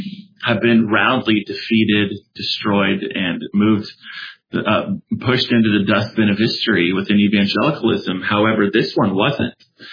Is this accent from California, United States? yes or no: yes; California, United States; now in Arizona, United States; we live here in Arizona. We're transplants from California, so don't hold that against us